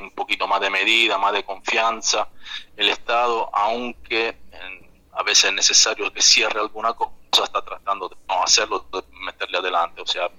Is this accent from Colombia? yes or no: no; Reggio Calabria, Calabria, Italy; Spanish is a second language; also born or lived in Argentina; Por este motivo me vine a Argentina 10 años atrás y sí, soy italiano y ahora volví a mi ciudad que es Reggio Calabria.